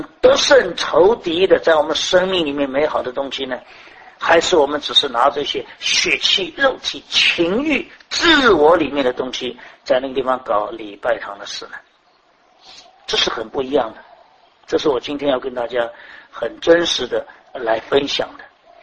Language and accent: Chinese; China; 今天我们所有东西都是怎么样，都是我们中国人的想法，统统给他画地为王，是吧？